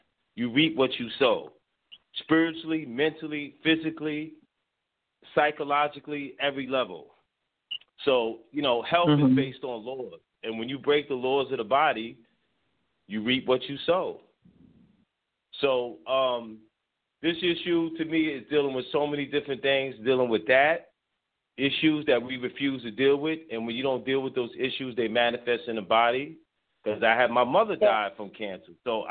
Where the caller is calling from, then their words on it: Bronx, New York, United States; I'm calling from the Bronx, New York.